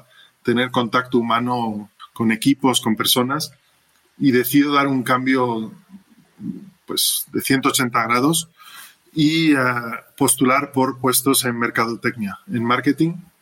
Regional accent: Madrid, Community of Madrid, Spain; nací y crecí en Madrid, pero de padres internacionales. Mi madre es escocesa y mi padre nació en Marruecos. Y decidieron llevarme a la escuela francesa

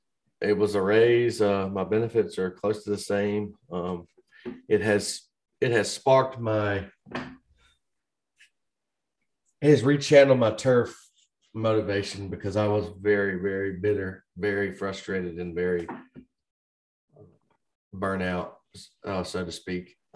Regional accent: Hampstead, North Carolina, United States; I grew up in Hampstead, not far from where you are right now. Went to Topsail Elementary and Topsail Middle School

